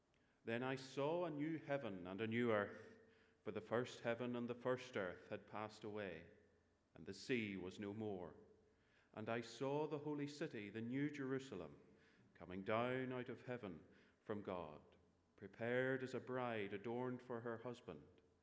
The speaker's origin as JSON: {"language": "English", "town": "Portadown", "region": "Northern Ireland", "country": "United Kingdom", "said": "I'm obviously not from South Dublin. I come from the lovely place of Portadown in County Armagh."}